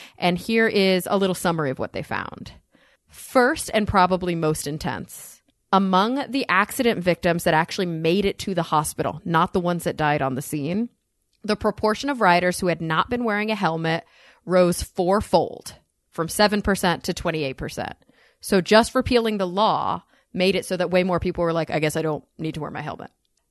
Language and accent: English; Texas, United States; I think about growing up in Texas.